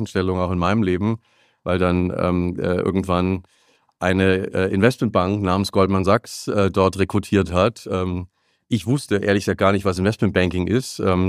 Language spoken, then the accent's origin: German; Esslingen, Baden-Württemberg, Germany; Also kommen tue ich aus dem Schwabenland. Hört man vielleicht nicht unbedingt, aber nee. Ich bin in Esslingen geboren, in der Nähe von Stuttgart. Bin da auch die ersten 14